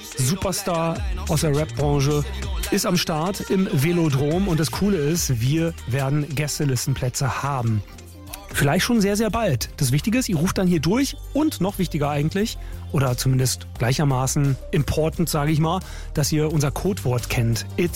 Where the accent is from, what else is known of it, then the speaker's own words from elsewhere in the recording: Berlin, Germany; Das sage ich jetzt nicht, weil ich selber gebürtiger Berliner bin.